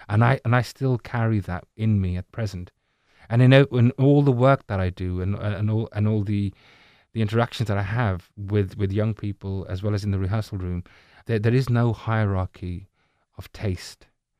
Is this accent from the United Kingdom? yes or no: yes; Birmingham, West Midlands, United Kingdom; born there; I was born in Birmingham, so my accent was a little bit different then.